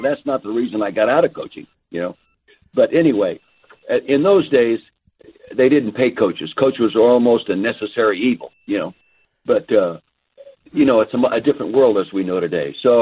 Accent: Calistoga, California, United States; Well, I was born and raised in Calistoga in the Napa Valley.

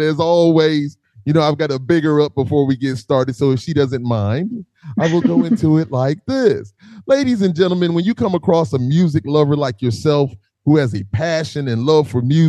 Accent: the South, United States; I'm from the South.

